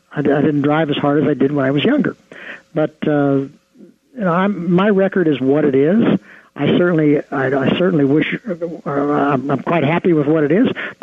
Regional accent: Ohio, United States; My wife and I grew up in the Midwest in Ohio.

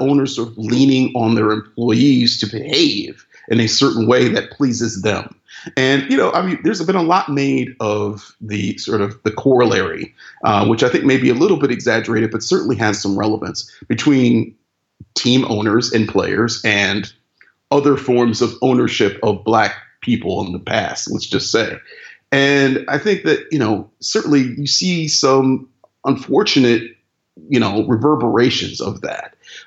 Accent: Cleveland, Ohio, United States; The owner of my hometown Cleveland Cavaliers, Dan Gilbert

